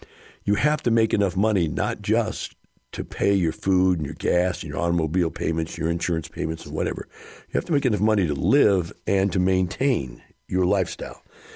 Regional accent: Missouri, United States; I'm from Missouri. Missouri is the show me state.

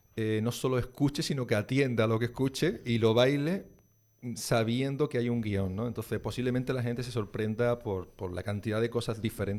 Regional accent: Cádiz, Andalusia, Spain; Esto fue en Cádiz.

